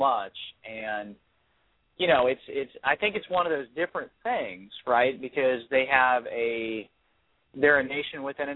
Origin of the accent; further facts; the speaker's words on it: United States; one of the benefits of being, you know, being an American is the fact we have so much choice.